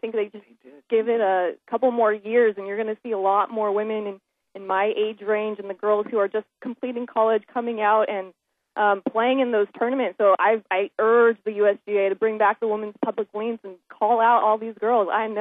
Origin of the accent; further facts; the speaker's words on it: Santa Barbara, California, United States; I'm originally from Santa Barbara, California